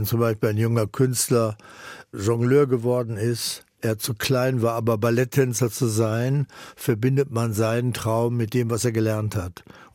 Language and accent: German; Hamburg, Germany; also born or lived in Austria; Ich bin in Österreich geboren und dann nach Hamburg und bin bei meiner Großmutter, die hatten da so Ländereien und mitten auf dem Land in Hamburg, Duvenstedt, das ist so Duvenstedter Burg, jetzt Naturschutzgebiet. Und da habe ich gewohnt.